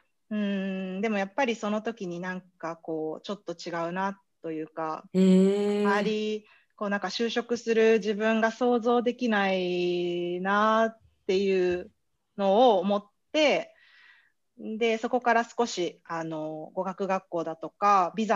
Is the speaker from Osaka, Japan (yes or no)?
no; Okayama, Japan; 地元私岡山なんで、神戸と岡山って1時間ぐらいなんで、